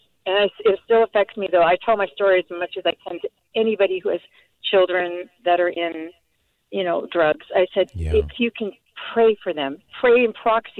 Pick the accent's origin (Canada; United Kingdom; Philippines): Canada; moved away as an adult; now in United States; I moved to California from Canada. I'm Canadian.